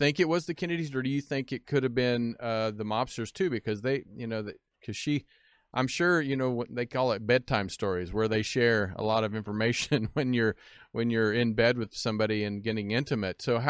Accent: Kansas, United States; I mean, I grew up in Kansas. I grew up shooting, hunting, shooting guns, rifles, shotguns, pretty much.

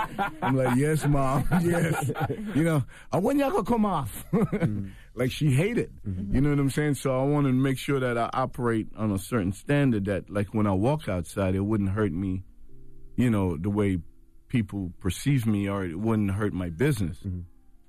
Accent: Brooklyn, New York, United States; You know, he's from the Bronx. I'm from Brooklyn.

